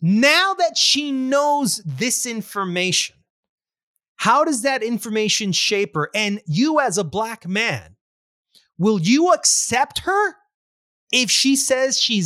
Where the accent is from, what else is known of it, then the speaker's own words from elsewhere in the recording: Colombia; I thought I was that, Mike. But I'm not that. I'm much more than a Colombian. I'm an American Indian.